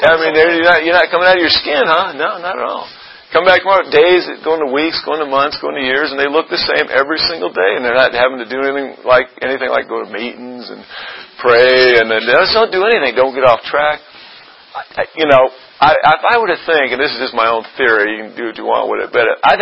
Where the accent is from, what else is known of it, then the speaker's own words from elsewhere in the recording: Tacoma, Washington, United States; I remember we would go to Seattle, I'm from Tacoma, Washington, and we would go visit